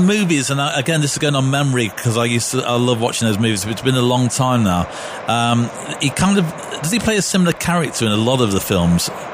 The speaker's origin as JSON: {"language": "English", "town": "Derby", "region": "East Midlands", "country": "United Kingdom", "said": "And I'm from Derby, which is right near Robin Hood County near Nottingham in England."}